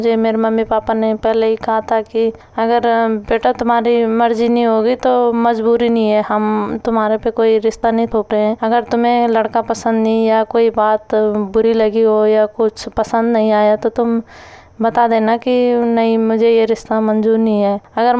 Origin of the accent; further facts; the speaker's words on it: Sila Talla, Uttarakhand, India; now in New Delhi, India; मैं उत्तराखंड जिला पौड़ी गढ़वाल ब्लॉक नैनडांडा ग्राम सिला तल्ला की रहने वाली हूँ। मैं इस समय नई दिल्ली ईस्ट विनोद नगर में मकान नंबर 416 में अपने परिवार के साथ रह रही हूँ।